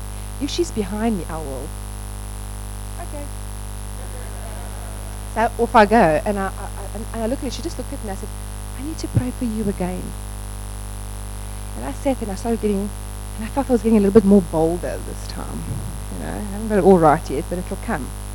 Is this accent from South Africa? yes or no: yes; Johannesburg, Gauteng, South Africa; I'm also from Joburg.